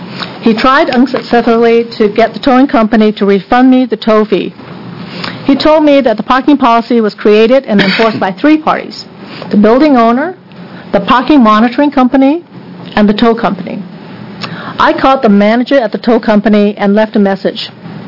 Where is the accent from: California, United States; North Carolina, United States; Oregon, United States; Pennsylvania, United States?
Oregon, United States; Portland; from Portland.